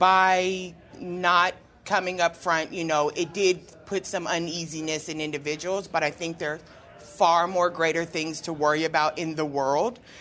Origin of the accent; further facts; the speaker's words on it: United States; Like, as an American, that's offensive, you know?